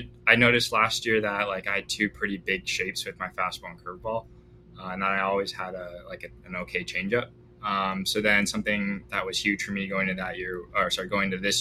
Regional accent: Canada; I mean, I grew up in Canada, like you mentioned.

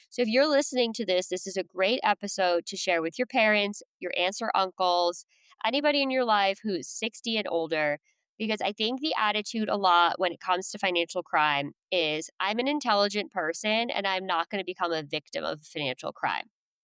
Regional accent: Ireland; I'm Irish, so we'll say that's not totally likely.

